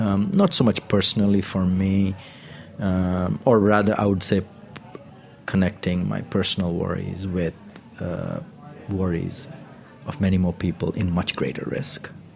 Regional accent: India; Then I come from India. And in India, we have seen a similar reversal. I'm born into a Hindu family.

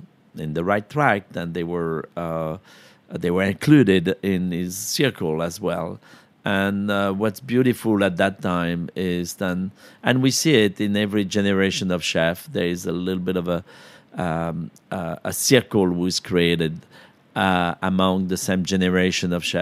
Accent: Lyon, Auvergne-Rhône-Alpes, France; Well, I grew up in Lyon, outside of Lyon

